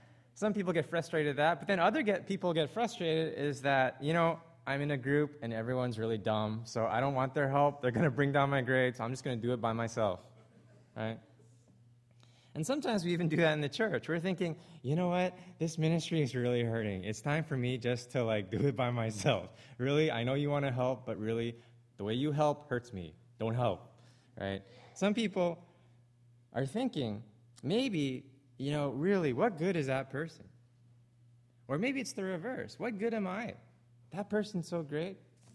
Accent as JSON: {"language": "English", "country": "Canada", "accent": "Canadian", "said": "actually, I just noticed my Canadian accent just came out, didn't it?"}